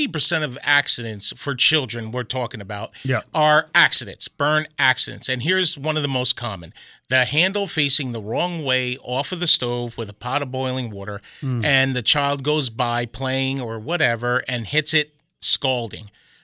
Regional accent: New Jersey, United States; I was born and raised in New Jersey.

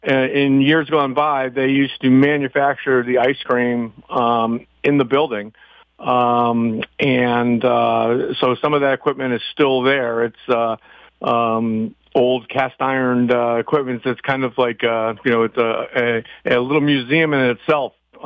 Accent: West Hartford, Connecticut, United States; Well, I mean, growing up in West Hartford, I've been going there since I was a little kid

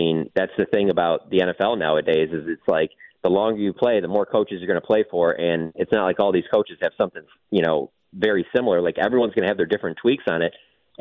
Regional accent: Detroit, Michigan, United States; so I'm from Detroit.

